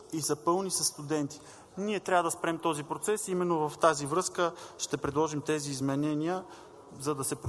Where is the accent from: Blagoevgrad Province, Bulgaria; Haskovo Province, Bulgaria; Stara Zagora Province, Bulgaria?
Blagoevgrad Province, Bulgaria; Blagoevgrad; Също в моят роден град Благоевград